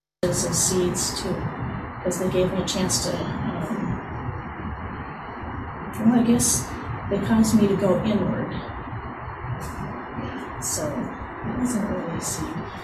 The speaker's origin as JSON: {"language": "English", "town": "New Brighton", "region": "Minnesota", "country": "United States", "tie": "born or raised there", "said": "I grew up in New Brighton, in a suburb of St. Paul. And our family moved to that home, which is a new home, when I was about 4."}